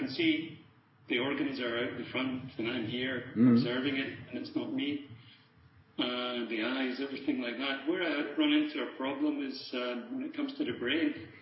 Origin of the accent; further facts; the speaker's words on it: Scotland, United Kingdom; accent: Scottish; now in Switzerland; I'm Scottish, living in Switzerland.